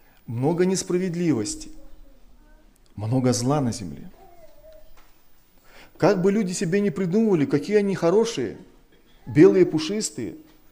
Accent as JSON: {"language": "Russian", "country": "Kazakhstan", "tie": "born there", "said": "я родился в Казахстане, который входил в Союз Нерушимых Республик Свободных. И воспитывался, знаете, как говорят, в духе коммунизма."}